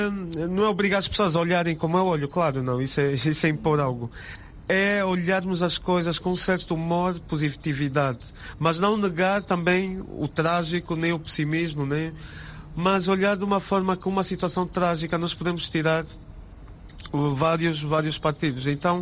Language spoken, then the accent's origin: Portuguese; Luanda, Angola; Eu cresci quase toda a minha vida, tirando uns anos ou os outros que me afastei, mas cresci sempre na Baixa de Luanda